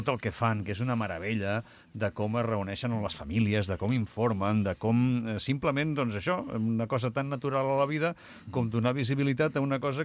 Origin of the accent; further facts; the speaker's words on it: Vilafranca del Penedès, Catalonia, Spain; also born or lived in Barcelona; Jo també sóc nascut a Barcelona, I vaig viure fins als 8 anys, però sóc vilafranquí.